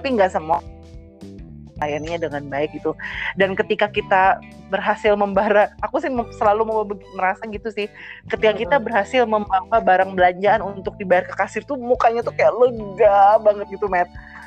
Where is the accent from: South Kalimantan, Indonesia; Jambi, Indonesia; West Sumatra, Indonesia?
South Kalimantan, Indonesia; Banjarmasin; Selayaknya kita dari Banjarmasin